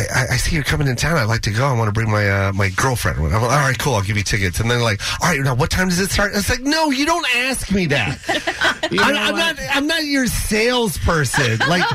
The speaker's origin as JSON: {"language": "English", "town": "Seattle", "region": "Washington", "country": "United States", "tie": "born or raised there", "said": "I love Seattle, my hometown, when I go back because there's something special about it."}